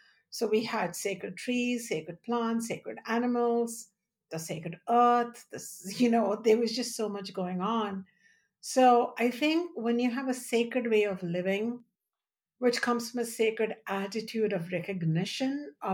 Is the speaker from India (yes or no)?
yes; India; moved away; when I was growing up in India, and until I had left India